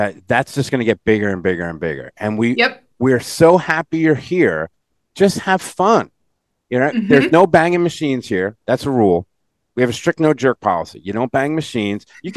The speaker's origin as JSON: {"language": "English", "region": "New York", "country": "United States", "said": "as a New Yorker, well, there's some goofy stuff here."}